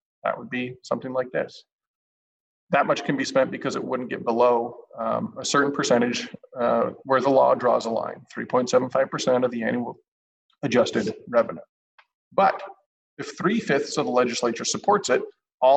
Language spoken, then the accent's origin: English; Iowa, United States; I grew up in Northeast Iowa, and I remember the feeling of a new business opening up.